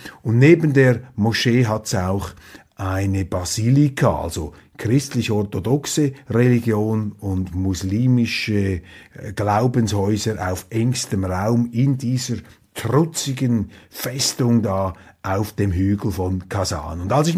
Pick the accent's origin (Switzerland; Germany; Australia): Switzerland; Und mir fehlt natürlich als Schweizer Kleinstaatler die Begrifflichkeit